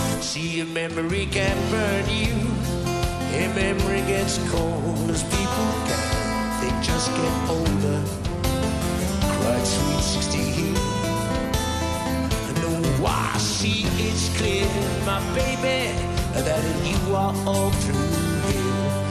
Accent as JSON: {"language": "English", "region": "England", "country": "United Kingdom", "said": "halfway round, being English, I just had to ask"}